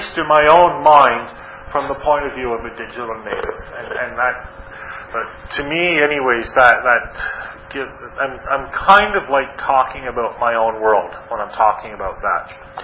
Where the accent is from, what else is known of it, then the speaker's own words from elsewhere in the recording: Ottawa, Ontario, Canada; I grew up near Ottawa.